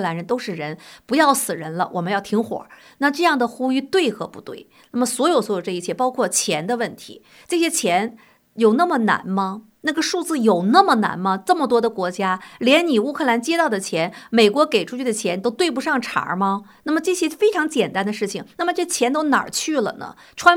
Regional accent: China; 因为我们从大陆出来的人受了共产党洗脑呢

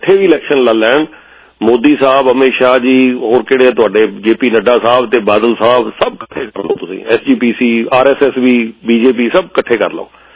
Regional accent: Jalandhar, Punjab, India; also born or lived in Chandigarh; ਮੈਂ ਹੈਗਾ ਵੀ ਜਲੰਧਰ ਤੋਂ ਹਾਂ, ਕਿਉਂਕਿ ਉੱਥੇ ਜ਼ਿਆਦਾ ਉਮਰ ਮੈਂ ਉੱਥੇ ਬਿਤਾਈ ਹੈ ਜਲੰਧਰ, ਆਪਣਾ ਕਾਲਜ ਟਾਈਮ ਤੇ ਸਾਊਥ ਚਲੇ ਗਏ ਸੀ ਵੈਸੇ ਅਸੀਂ, ਬਟ ਸਕੂਲ ਟਾਈਮ ਉੱਥੇ ਬਿਤਾਇਆ, ਫਿਰ ਜੋਬ ਵੀ ਜਦੋਂ ਮੈਂ ਕੀਤੀ ਹੈ 5 ਸਾਲ ਜਲੰਧਰ ਹੀ ਰਹੇ ਹਾਂ।

